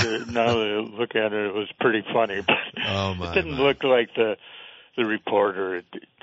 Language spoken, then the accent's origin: English; Wisconsin, United States; born there; now in Vermont, United States; No, I was born in Wisconsin.